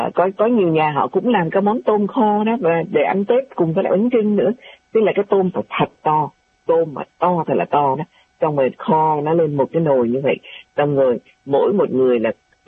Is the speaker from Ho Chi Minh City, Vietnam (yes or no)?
yes; Ho Chi Minh City, Vietnam; accent: Northern Vietnamese; là gái Sài Gòn, rõ ràng như vậy. Nếu mà nói là người miền nào thì mình là người Sài Gòn, tại vì sinh ra và lớn lên tại Sài Gòn, thành ra là nói tiếng Bắc nhưng mà đều sinh ra và lớn lên tại Sài Gòn